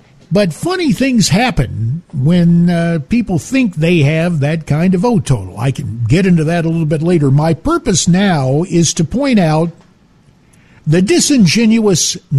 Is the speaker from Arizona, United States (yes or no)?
yes; Arizona, United States; Slamming my home state of Arizona, where the election process in Maricopa County